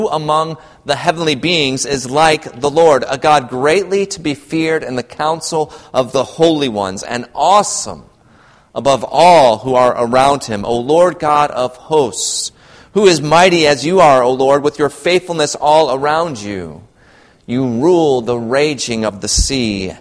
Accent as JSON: {"language": "English", "region": "Michigan", "country": "United States", "tie": "born or raised there", "said": "It's a game I played often as a kid growing up in Michigan, a great place to play, especially in the winter times when we would get all the snow"}